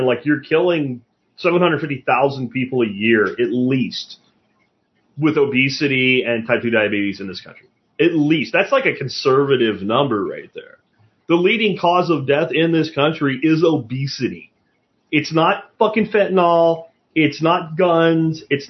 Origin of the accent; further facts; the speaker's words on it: Pennsylvania, United States; growing up in Pennsylvania, we did a lot of grouse and pheasant hunting.